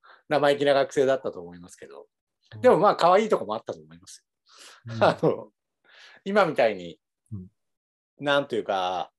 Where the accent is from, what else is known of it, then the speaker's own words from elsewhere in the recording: Akashi, Hyogo, Japan; also born or lived in Kobe / Takarazuka; 1年ぐらい、神戸で生まれて、明石、明石市、宝塚市、うん、だからまあ京阪神で、うん、18までですね、高校3年までいて